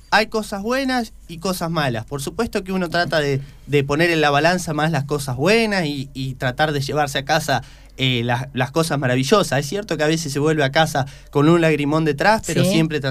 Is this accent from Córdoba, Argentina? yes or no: no; Chos Malal, Neuquén, Argentina; Yo soy de un pago del norte neuquino que se llama Chosmalal, allí al pie de la Cordillera del Viento. Nací también de familia criancera